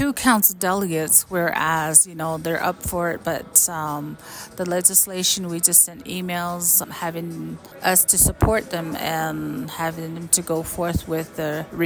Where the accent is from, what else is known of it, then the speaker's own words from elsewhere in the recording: Shiprock, New Mexico, United States; I am from Shiprock, New Mexico, Navajo Nation.